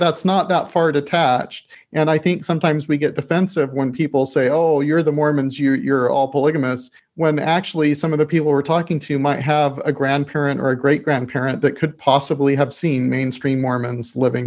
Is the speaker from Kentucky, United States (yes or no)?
no; Mesa, Arizona, United States; I remember, you know, growing up in Mesa, Arizona, and when I was on my mission in Barcelona, Spain